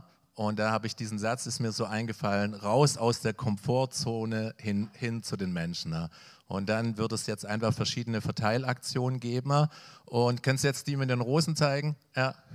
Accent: Erfurt, Thuringia, Germany; Also ich komme ja aus Erfurt, in dieser Plattenbausiedlung, wo ich lebe.

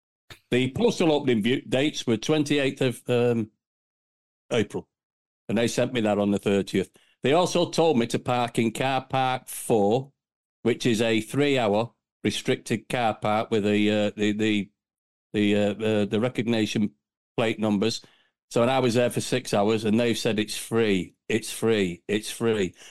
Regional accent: Warrington, North West England, United Kingdom; Probably my hometown.

